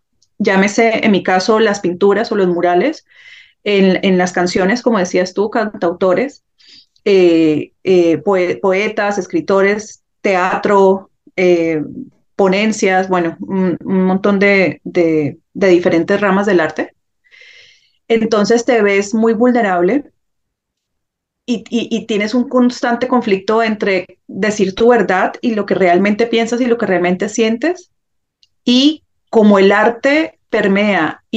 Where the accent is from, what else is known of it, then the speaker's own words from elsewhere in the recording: Colombia; now in abroad; vivir con ese estigma también como colombiano, hablo desde el exterior, viviendo en el exterior